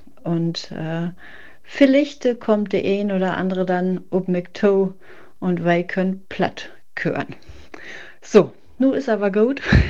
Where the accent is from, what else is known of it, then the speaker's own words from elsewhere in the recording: Tündern, Lower Saxony, Germany; Ich komme aus Tünnern, das ist in der nächste Bihameln. Und Tünnern ist tatsächlich noch so ein Dörpe, da gehört sie auch noch ein Beten platt.